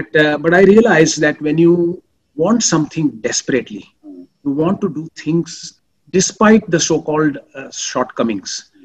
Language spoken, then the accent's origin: English; Gujarat, India; I grew up in Gujarat. And throughout my education and entire upbringing have been in the rural areas of Gujarat. Okay. So to be honest, I studied in a municipal school and in Gujarati medium for a very long time.